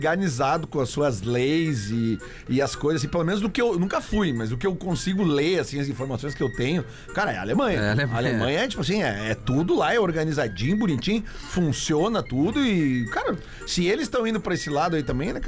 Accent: Ribeirão Preto, São Paulo, Brazil; E sou de Ribeirão Preto.

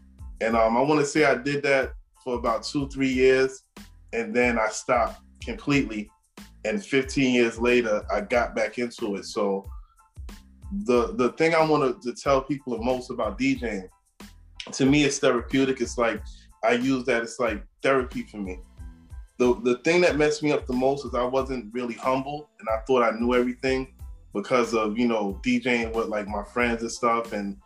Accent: Astoria, New York, United States; How you doing, everybody? I'm from Astoria, Queens.

